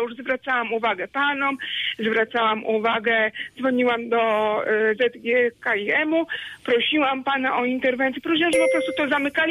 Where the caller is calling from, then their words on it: Zielona Góra, Lubusz Voivodeship, Poland; z Zielonej Góry się kłania.